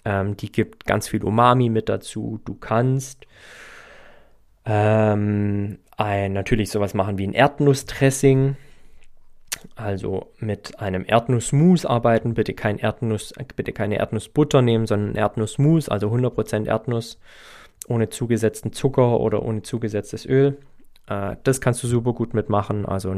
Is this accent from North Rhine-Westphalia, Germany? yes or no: no; Baden-Württemberg, Germany; Also, ich bin ja Schwabe.